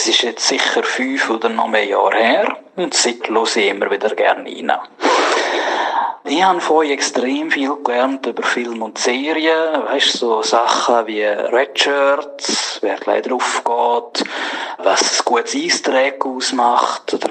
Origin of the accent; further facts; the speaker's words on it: Switzerland; aus der Schweiz.